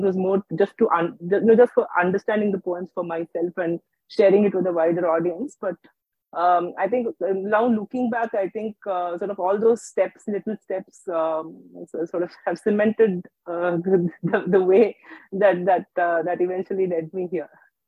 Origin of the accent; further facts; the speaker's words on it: India; first language Tamil; English is a second language; And Malayalam is not my mother tongue, Tamil is.